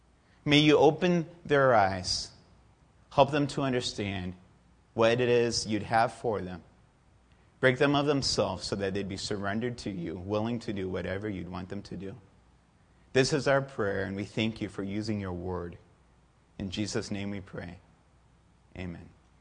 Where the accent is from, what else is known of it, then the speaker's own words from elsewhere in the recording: Mexico; And because I grew up in Mexico, I love Mexican food.